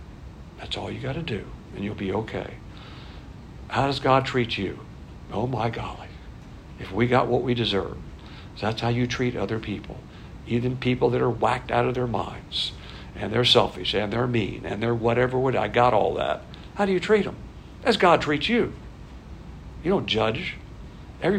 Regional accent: the South, United States; I hate to say when things go south because I'm a Southerner.

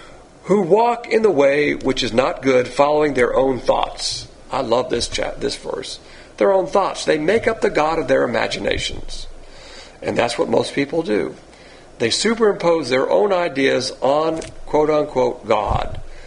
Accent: Alabama, United States; Now, eating swine's flesh, I'm from Alabama. I love swine flesh.

